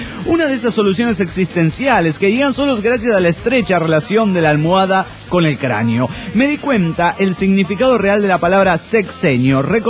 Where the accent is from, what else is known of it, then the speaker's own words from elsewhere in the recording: State of Mexico, Mexico; del Estado de México.